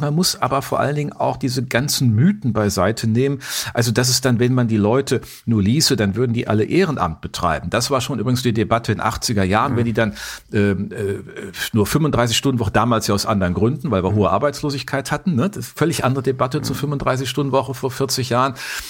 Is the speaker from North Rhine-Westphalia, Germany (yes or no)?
yes; Düsseldorf, North Rhine-Westphalia, Germany; born there; ist ja immer meine Geburtsstadt.